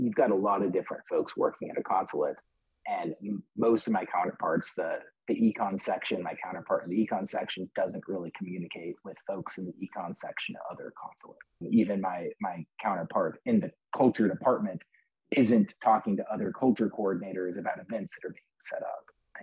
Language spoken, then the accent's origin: English; Chattanooga, Tennessee, United States; now in Nashville, United States; So I'm from Chattanooga originally. So Nashville had the benefit of I was moving closer to my folks, which made them, but a bigger city than Chattanooga.